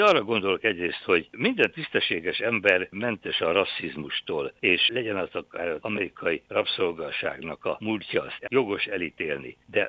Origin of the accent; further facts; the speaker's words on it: Transylvania, Romania; én is itt Magyarországon, vagy Romániában, Erdélyben, ugye úgy nőttünk föl egy kommunista diktatúrában